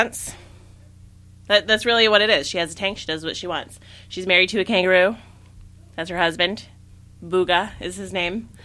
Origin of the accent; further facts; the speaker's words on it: Michigan, United States; growing up in Northern Michigan and not having accessibility to anything